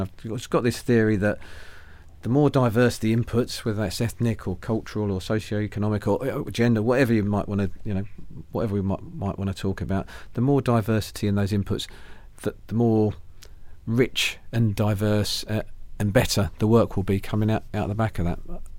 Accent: United Kingdom; I think that sort of strikes me as quite a British thing. I think as a people, we're lovers of Carry On movies and Benny Hill on one hand

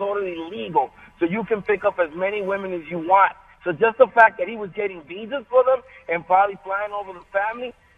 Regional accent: Dominican Republic; I'm from the Dominican Republic

